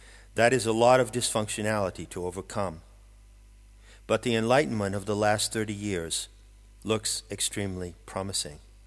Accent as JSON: {"language": "English", "country": "United States", "said": "and I speak as an American whose life is dedicated to the rebirth of the indigenous spirit of Europe."}